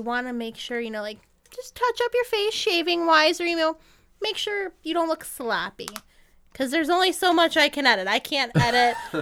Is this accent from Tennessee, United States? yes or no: no; Buffalo, New York, United States; also born or lived in Conroe, Texas; Born in Conroe, Texas, but I moved up here at 6 months. So I just call Buffalo my hometown.